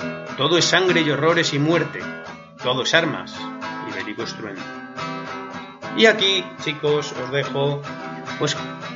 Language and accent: Spanish; Madrid, Community of Madrid, Spain; yo como buen madrileño, lo siento mucho chicos, soy madrileño, orgulloso de serlo